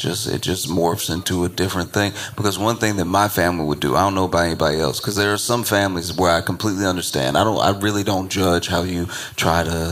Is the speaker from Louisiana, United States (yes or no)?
yes; Louisiana, United States; I come from this area in the South, I come from Louisiana, and I'm blessed to be raised by all of these educators and everything, and just like living down south